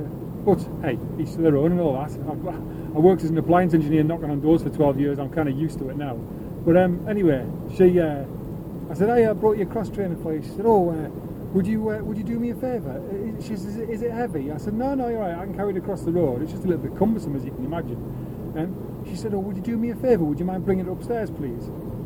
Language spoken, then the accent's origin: English; England, United Kingdom; it doesn't really matter how I feel because I'm English.